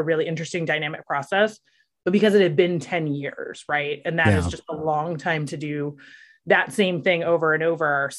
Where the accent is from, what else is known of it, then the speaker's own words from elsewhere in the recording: Ohio, United States; And I was a kid from Ohio.